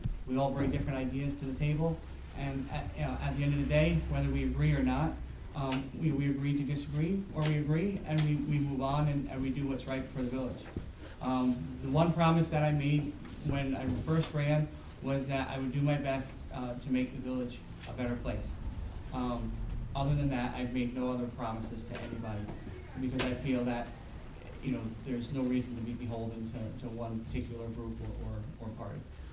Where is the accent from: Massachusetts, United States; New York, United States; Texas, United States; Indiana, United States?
New York, United States; Catskill; I was born and raised in Catskill, and I went to Catskill High School.